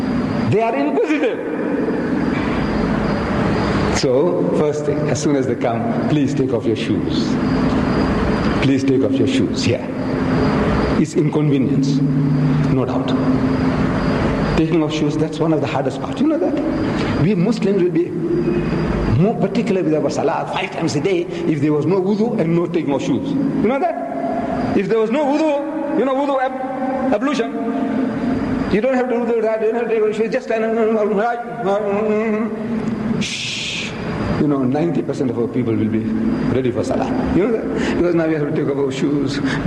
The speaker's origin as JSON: {"language": "English", "country": "India", "said": "I come from India. I look like an Indian."}